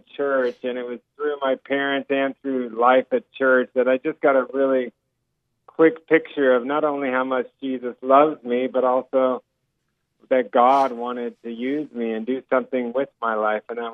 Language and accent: English; Manhattan Beach, California, United States; Small part of town called Manhattan Beach, and that's where my parents met.